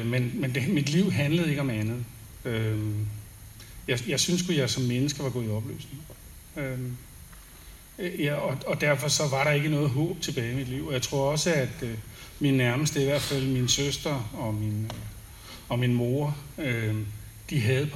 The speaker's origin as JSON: {"language": "Danish", "town": "Copenhagen", "region": "Capital Region of Denmark", "country": "Denmark", "said": "Jeg er fra København af"}